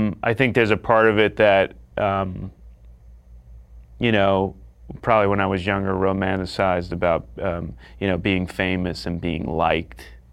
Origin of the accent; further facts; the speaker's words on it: Northport, New York, United States; Where I grew up in Northport, it's a beautiful town.